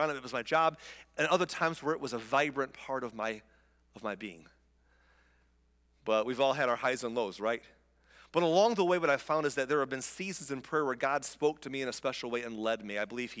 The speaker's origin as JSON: {"language": "English", "region": "Michigan", "country": "United States", "tie": "born or raised there", "said": "walking through the neighborhood of my hometown, which was a little town in the middle of Michigan with one blinking light, and it was a village of 500 people"}